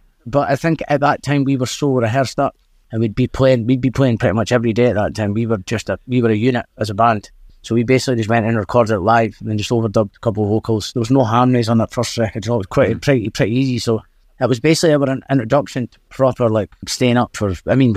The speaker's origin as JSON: {"language": "English", "town": "Dundee", "region": "Scotland", "country": "United Kingdom", "said": "place we're from in Drybra and Dundee, but it's not like we've never really talked about like, oh, we're from Drybra"}